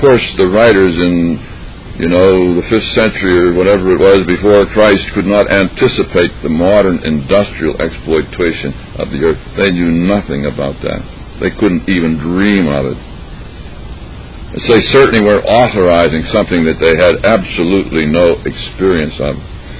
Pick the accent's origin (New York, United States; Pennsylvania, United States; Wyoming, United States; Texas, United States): Pennsylvania, United States; McKeesport; I remember my hometown was McKeesport, PA. I don't know anybody boasts to believe McKeesport, PA. We lived in the smoke of Pittsburgh.